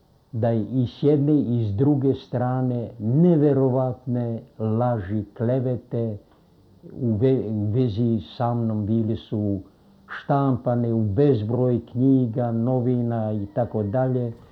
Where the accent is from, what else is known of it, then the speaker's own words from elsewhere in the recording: Stari Bečej, Vojvodina, Serbia; born there; Rođen sam u Starom Bečeju 1912. godine, početkom ovoga veka.